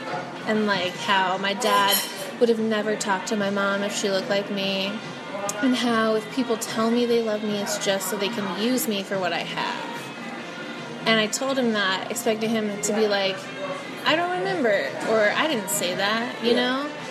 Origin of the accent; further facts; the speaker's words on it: Ahwatukee, Arizona, United States; I grew up in Ahwatukee.